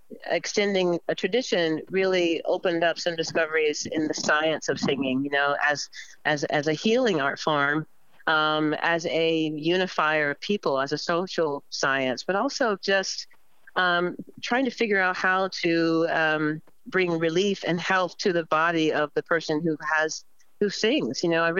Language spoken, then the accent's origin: English; the South, United States; I'm a Southerner, you know?